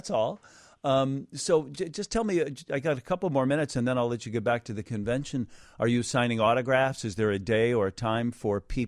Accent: Chicago, Illinois, United States; born there; I was born in Chicago and then moved away and then came back many years later.

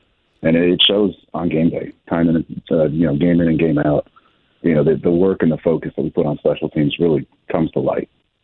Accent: Wisconsin, United States; also born or lived in Minnesota; But personally, I grew up in Wisconsin, played my college ball in Minnesota, all outdoors.

